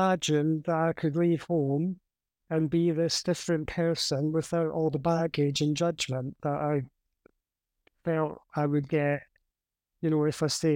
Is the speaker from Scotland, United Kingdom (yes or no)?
yes; Glasgow, Scotland, United Kingdom; I was from Glasgow, although we knew each other in Edinburgh, I had grown up in Glasgow